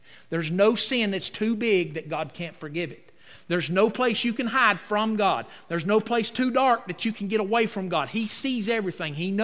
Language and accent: English; North Carolina, United States; born there; I'm thankful I was born in America. I'm thankful I was born in the South. I'm thankful that I was born in North Carolina.